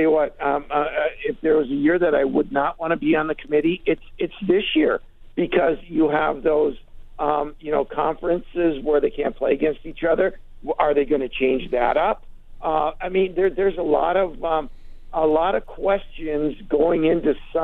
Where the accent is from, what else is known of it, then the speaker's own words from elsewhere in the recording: Hibbing, Minnesota, United States; He's from my hometown, isn't he?